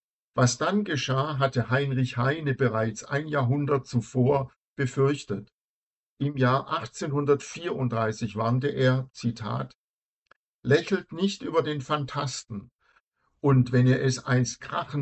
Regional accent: St. Georgen im Schwarzwald, Baden-Württemberg, Germany; Unweit von Königsfeld entfernt, 12 Kilometer von Königsfeld entfernt bin ich aufgewachsen in St. Georgen im Schwarzwald.

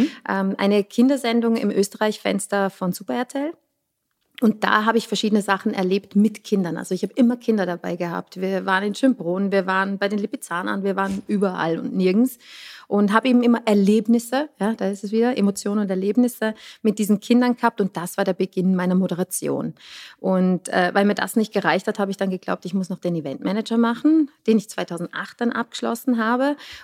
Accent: St. Gallen, Switzerland; Und ich habe mit 4 angefangen, Ballett zu tanzen in der Schweiz, in St. Gallen

